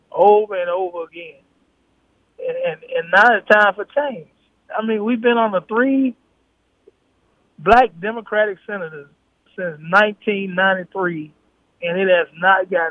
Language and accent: English; Selma, Alabama, United States; Well, I'm 63 years old. I grew up in Selma, Alabama. As I've said before, graduated from Southside High School in 1981.